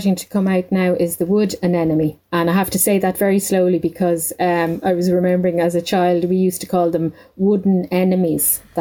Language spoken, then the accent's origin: English; Dublin, Leinster, Ireland; now in County Laois, Ireland; here in County Laois, because I'm from Dublin originally, and there wouldn't be as many up around that way. I'd be South Dublin, North Wicklow, that area. So I loved that when I moved down to the Midlands